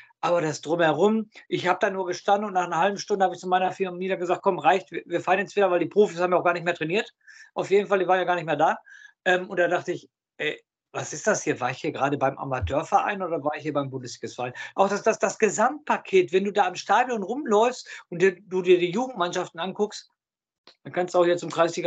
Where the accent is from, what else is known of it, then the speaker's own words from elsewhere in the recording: Dortmund, North Rhine-Westphalia, Germany; Also ich komme ja aus Dortmund